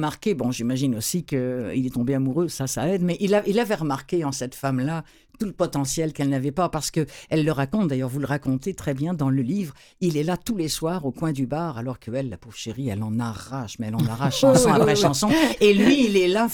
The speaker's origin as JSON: {"language": "French", "country": "France", "also_born_or_lived": "Paris", "moved": "yes", "said": "je suis française d'origine, même si ça ne fait plus 30 ans que je suis là, mais j'ai vécu à Paris."}